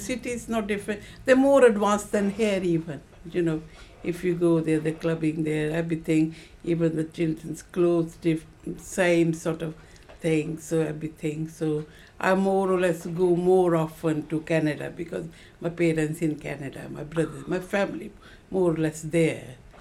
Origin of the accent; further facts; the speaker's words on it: Jalandhar, Punjab, India; moved away as an adult; I came from India. The state is Punjab, and the town is Jalandhar. So I came from the city, Jalandhar city.